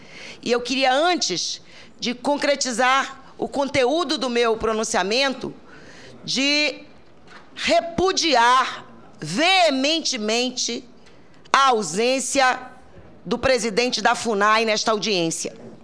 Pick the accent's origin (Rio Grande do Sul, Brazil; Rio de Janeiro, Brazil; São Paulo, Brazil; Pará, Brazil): Pará, Brazil; sou professora, sou do Pará, do Estado do Pará